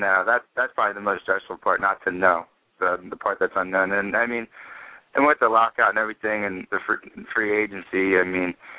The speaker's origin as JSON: {"language": "English", "town": "Philadelphia", "region": "Pennsylvania", "country": "United States", "tie": "born or raised there", "said": "Growing up in Philly, my whole family's in the Philadelphia area."}